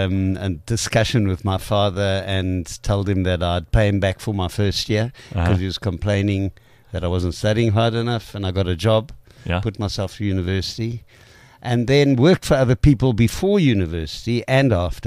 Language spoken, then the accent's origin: English; Johannesburg, Gauteng, South Africa; I grew up in Joburg.